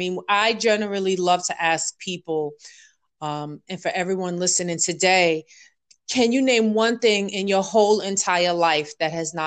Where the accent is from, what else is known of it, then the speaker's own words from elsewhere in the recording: Bronx, New York, United States; I'm from the Bronx originally, so most of us grew up with the notion that New York City has the best water, right?